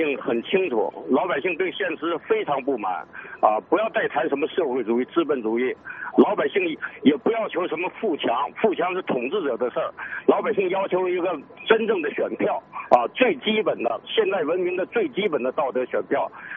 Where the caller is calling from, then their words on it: Beijing, China; 我是北京的，我当年是当过红卫兵啊。